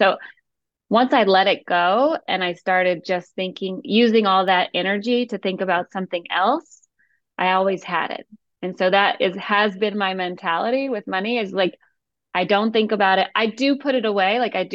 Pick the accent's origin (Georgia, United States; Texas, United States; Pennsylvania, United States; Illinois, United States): Georgia, United States; Calhoun; I'm from Calhoun, Georgia. We have a Nike outlet.